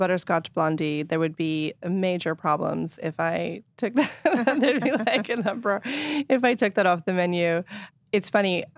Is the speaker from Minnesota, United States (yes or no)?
no; Inverness, California, United States; also born or lived in Point Reyes Station; Well, actually, I was born in Point Reyes Station, but then we moved to Inverness, which is... You know, four miles away.